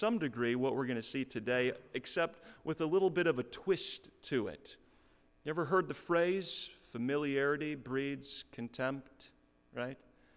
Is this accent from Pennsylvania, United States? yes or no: no; Carroll, Iowa, United States; a couple of years removed from being in my hometown in Carroll. Carroll was a town about the size of 10,000 people.